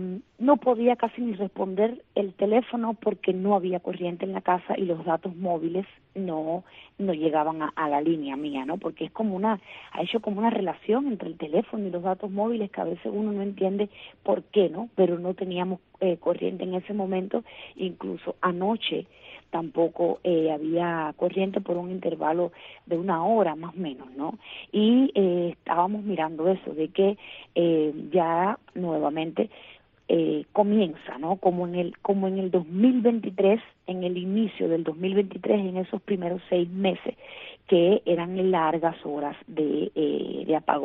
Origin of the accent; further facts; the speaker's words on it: Cuba; somos efectivamente los cubanos y las cubanas de a pie, ¿no?